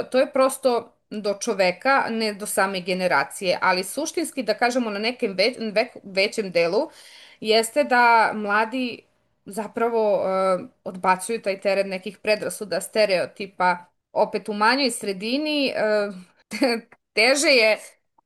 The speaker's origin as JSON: {"language": "Serbian", "town": "Bor", "region": "Southern and Eastern Serbia", "country": "Serbia", "also_born_or_lived": "Belgrade", "said": "Ja sam se prvo iz Beograda vratila u Bor, a onda sam se iz Bora vratila u selo koje ima 263 stanovnika po popisu, poslednjem."}